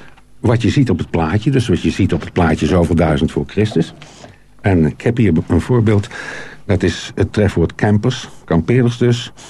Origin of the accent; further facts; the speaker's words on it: Netherlands; We zijn echt Nederlanders natuurlijk.